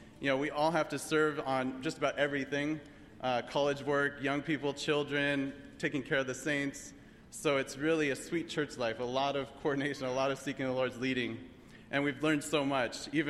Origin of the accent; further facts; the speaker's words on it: California, United States; So we were in California. I grew up in California.